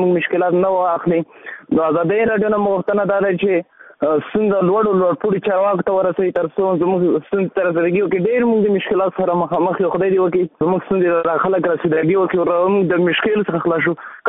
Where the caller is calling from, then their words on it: Khost, Afghanistan; د خوست ولایت اوسیدونکی یم. خوست ولایت کې د علي مسخه زړه کوټ مسخه ولسوالۍ څخه سره خبرې کوم.